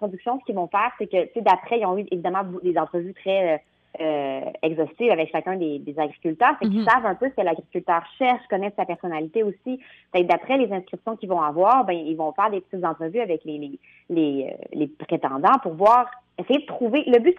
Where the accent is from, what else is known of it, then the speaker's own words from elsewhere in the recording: Quebec City, Quebec, Canada; Non, je suis vraiment pas une fille de campagne. Moi, ben, je viens de Québec. Je suis une fille de banlieue, en fait. Je viens de Québec, mais j'ai pas grandi sur une ferme partout. J'ai pas du tout cette passé-là, ouais.